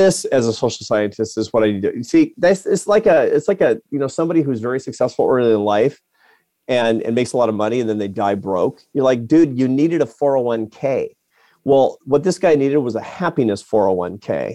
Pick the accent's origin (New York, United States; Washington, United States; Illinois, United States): Washington, United States; Seattle; Matt doesn't sound like he's from Seattle. It's my hometown